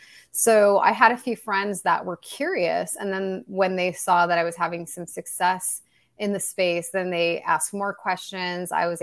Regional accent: New York, United States; Like, I'm from New York, like, please, we're going to get in a fight.

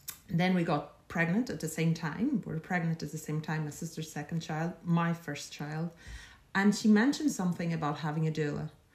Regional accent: Madeira, Portugal; now in Northern Ireland, United Kingdom; because I'm originally from Portugal, beautiful island as well, called Madeira.

